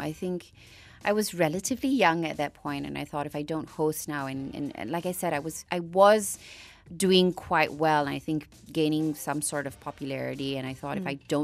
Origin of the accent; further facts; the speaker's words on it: Penang, Malaysia; I'm from Penang, so I went home to Penang